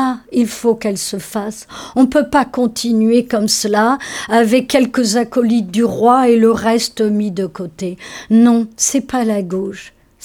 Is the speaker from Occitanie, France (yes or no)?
no; Brittany, France; Nous sommes beaucoup du Morbihan à être atterrés.